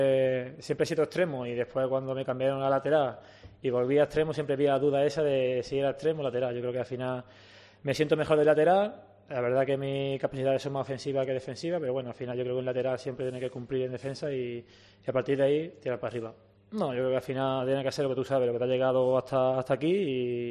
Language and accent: Spanish; Andalusia, Spain; cuando juegan en Andalucía siempre hay motivación porque al final es mi tierra